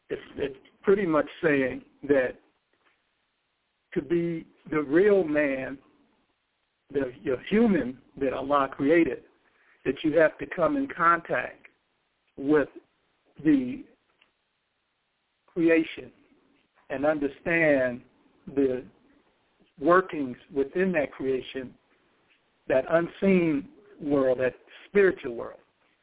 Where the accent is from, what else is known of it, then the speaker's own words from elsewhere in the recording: Gary, Indiana, United States; since I'm from Gary, Indiana, my hometown